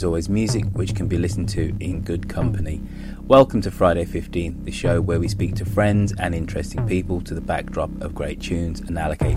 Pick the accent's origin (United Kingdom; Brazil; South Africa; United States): United Kingdom; I like being British. I quite like speaking English and whatever.